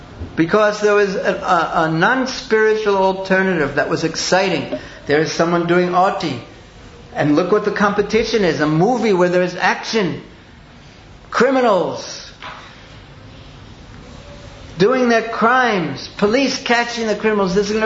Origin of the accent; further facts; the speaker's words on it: Australia; when I was growing up in Australia, even how many, like 15, 20 years ago